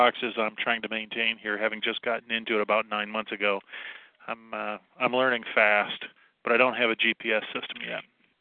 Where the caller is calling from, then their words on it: Ohio, United States; I'm calling from Southeast Ohio.